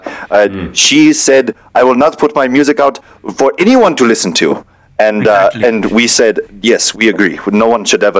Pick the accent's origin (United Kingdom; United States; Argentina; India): India; Mumbai, Maharashtra; No. We are from Bombay, India.